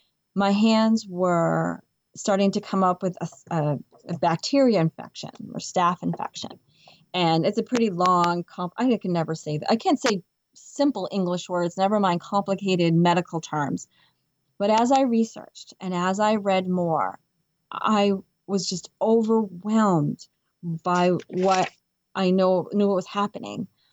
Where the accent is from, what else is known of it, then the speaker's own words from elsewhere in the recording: Boston, Massachusetts, United States; I'm from the Boston area, not in the Boston diocese, but close enough.